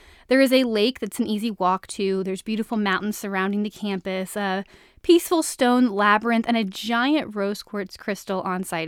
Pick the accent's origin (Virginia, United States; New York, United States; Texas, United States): Virginia, United States; now in Los Angeles, United States; And I'm from Virginia, so I do miss that delicious home-style cooking, and I can't find a lot like it